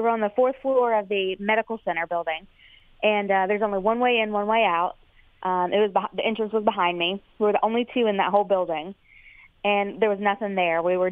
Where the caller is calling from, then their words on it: Suffolk, Virginia, United States; Suffolk, Virginia.